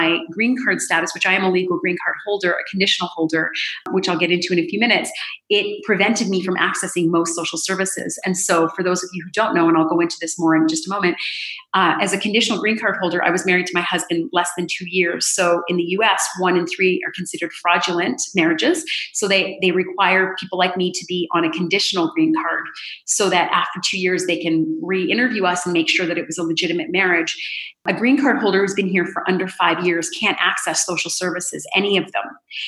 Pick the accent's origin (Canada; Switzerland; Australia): Canada; also born or lived in United Kingdom; now in United States; As I said, I'm from Canada and I've lived in the UK and all over the world.